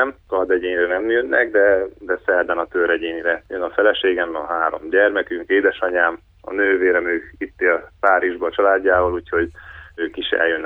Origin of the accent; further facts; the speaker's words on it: Satu Mare County, Romania; moved away as an adult; now in Hungary; Persze, hát ugye én 26 éves koromban költöztem Magyarországra, hogy tudja kerekesszékben vívni. Régebben évként vívtam román színekben, és hát nem volt kerekesszékes vívás Romániában